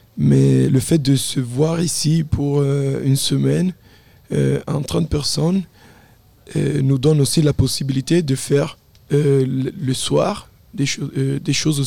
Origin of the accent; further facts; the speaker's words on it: Aosta Valley, Italy; French is a second language; Oui, je suis italien, mais en fait, la vallée d'Os, on étudie le français parce que la région est bilingue.